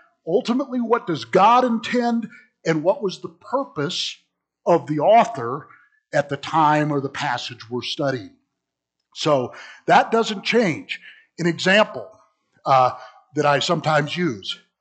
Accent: United States; Well, also would have a lot of presuppositions where I'm an American, so I'm going to read ancient, you know, Genesis and ancient biblical literature or the Constitution, and I'm going to read it like a 2021 American.

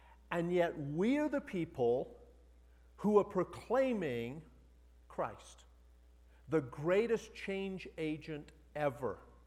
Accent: South Africa; when I was a kid growing up in Africa, flew back to England to go to boarding school. So I was flying home from boarding school to South Africa from London.

